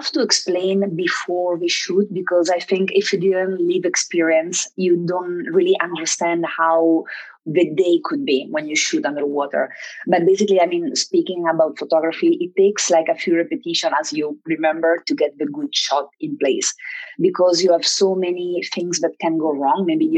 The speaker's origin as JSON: {"language": "English", "country": "Italy", "said": "I come from Italy where we have, like, rocks and bays"}